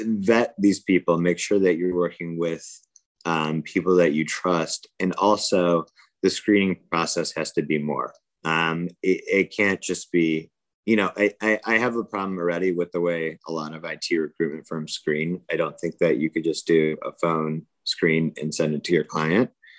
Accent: United States; Well, not we, I'm an American, but mm-hmm. My family was telling me that science and electronics and IT was pushed on them at an early age. So they came over here

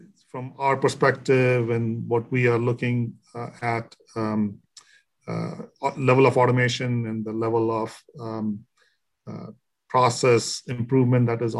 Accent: India; English is a second language; I grew up in India. I was born there. My father was part of the Indian Navy. So most of my childhood was growing up in naval bases.

